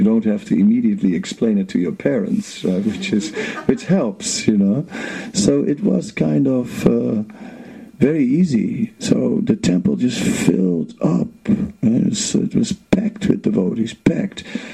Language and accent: English; North Holland, Netherlands; English is a second language; So I grew up outside of Amsterdam in a nice town, a director's town.